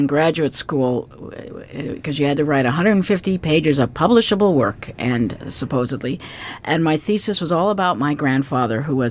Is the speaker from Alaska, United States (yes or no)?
yes; Alaska, United States; and I went inside and I said, "Hi, I'm from Alaska."